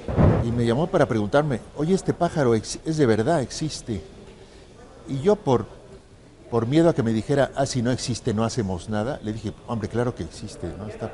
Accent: Veracruz, Mexico; Yo nací en Veracruz y soy veracruzano, pero de mi madre hacia arriba no. Entonces todo el tiempo suspiraban por Barcelona y se hablaba en catalán en casa.

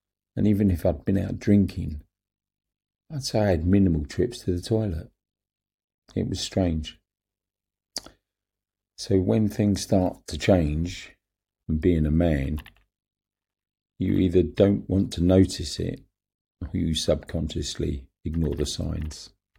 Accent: London, United Kingdom; born there; I was born in London in 1951, so that puts me at 74 this year.

